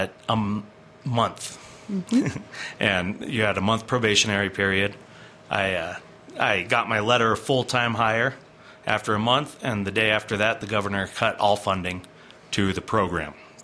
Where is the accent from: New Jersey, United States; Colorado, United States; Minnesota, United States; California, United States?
Colorado, United States; Silver Plume; I grew up in Silver Plume. I grew up going to Clear Creek, Georgetown Elementary, then Clear Creek High School, and grew up with my parents